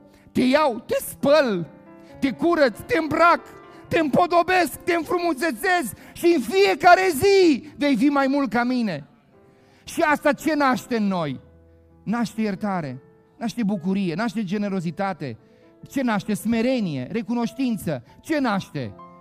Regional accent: Moldavia, Romania; Eu vin din Moldova.

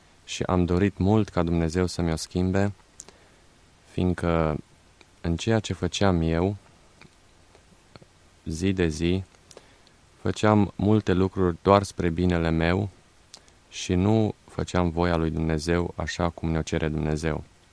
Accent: Timișoara, Timiș County, Romania; born there; sunt născut în Timișoara.

